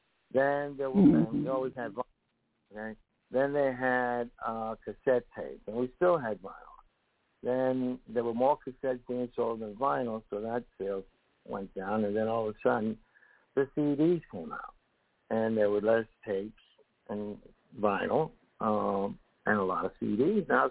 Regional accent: Puerto Rico; But I'm from Puerto Rico, and most of the executives in Miami that were making the call

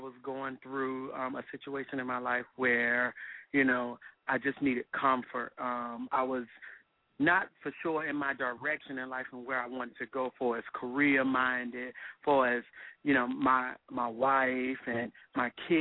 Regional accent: Portsmouth, Virginia, United States; Oh, okay. Yeah, I grew up in Portsmouth, Virginia.

